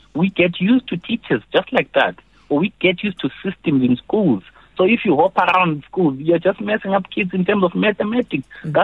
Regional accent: Zimbabwe; Yes, quick one. I grew up in Zim.

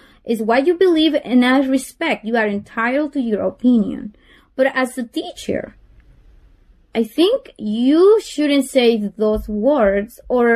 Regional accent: Honduras; now in United States; I'm telling you, I'm from Honduras, I'm a U.S. citizen, but I admire this country and I love this country.

